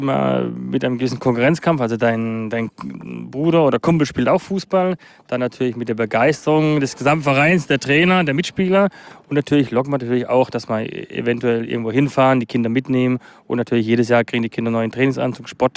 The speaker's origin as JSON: {"language": "German", "town": "Karlsruhe", "region": "Baden-Württemberg", "country": "Germany", "said": "und wo ich herkomme, Karlsruhe"}